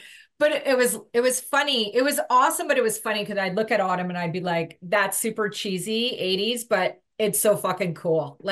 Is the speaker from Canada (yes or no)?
yes; Nanaimo, British Columbia, Canada; So I'm originally from Nanaimo, yeah, on the island.